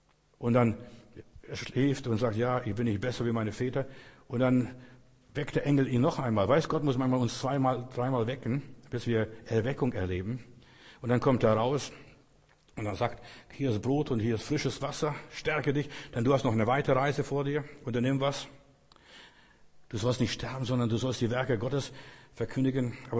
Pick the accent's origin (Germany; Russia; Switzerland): Russia; Ich bin mal im Leichenhaus bei uns in Russland mal eingebrochen